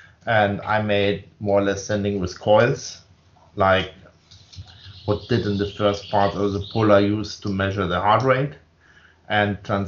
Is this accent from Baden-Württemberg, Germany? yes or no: no; Munich, Bavaria, Germany; born there; English is a second language; I was born 1963 in Munich, Bavaria. I studied in the center west of Germany, later in my life, medical engineering.